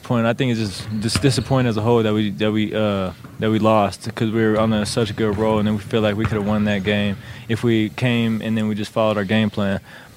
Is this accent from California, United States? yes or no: no; Colorado, United States; especially for people in the state of Colorado and that's growing up in Colorado